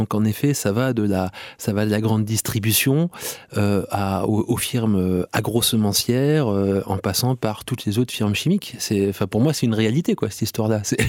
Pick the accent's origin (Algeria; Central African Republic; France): France; même si je viens de France, ça me touche